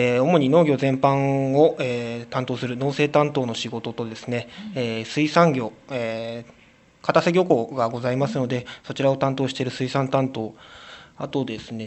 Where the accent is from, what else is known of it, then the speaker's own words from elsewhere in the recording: Fujisawa, Kanagawa, Japan; 御所見地区の出身ですね。